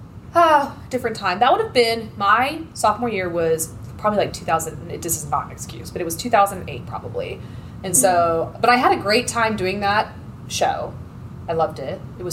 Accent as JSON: {"language": "English", "town": "Plano", "region": "Texas", "country": "United States", "tie": "born or raised there", "said": "I grew up in mainly Plano, I would say. My school was in Addison. I have divorced parents. And my mom was in Addison and my dad was in Plano. As a young kid, we were in Plano"}